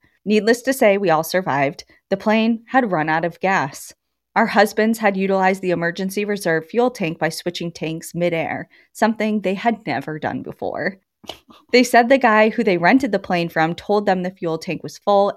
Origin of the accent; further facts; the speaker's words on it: Silicon Valley, California, United States; I'm from Silicon Valley and had never laid eyes on anything like it.